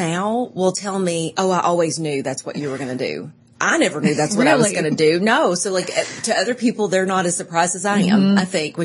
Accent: Bergen, Kentucky, United States; So I grew up in the sprawling metropolis of Bergen, Kentucky, which is about 30 minutes south of Lexington. So for those who know, it's close to Danville. That's kind of like a good point. But it's a tiny little town with we have about 1,000 people and a four-way stop.

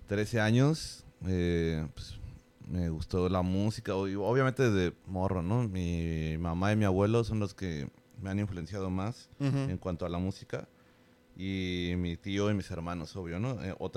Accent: State of Mexico, Mexico; now in Cancún, Mexico; Sí, soy del Estado de México y bueno, más bien nací en la Ciudad de México. Y la mayor parte de mi vida la viví en el Estado de México, en Tlane.

